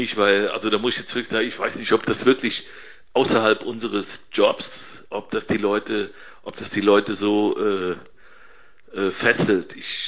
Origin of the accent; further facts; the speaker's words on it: Cologne, North Rhine-Westphalia, Germany; Ich bin Kölner und war ein Riesenfan